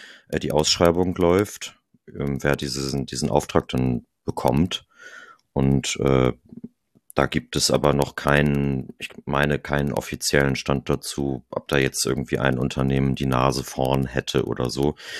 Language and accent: German; Hamburg, Germany; Also ich würde mir auch als Hamburger wünschen, dass St. Pauli nicht absteigt